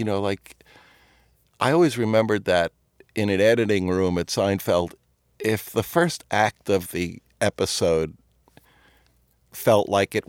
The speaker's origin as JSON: {"language": "English", "region": "New York", "country": "United States", "tie": "born or raised there", "said": "When I went to University of Maryland, and, you know, I grew up in New York, and I had skipped a grade"}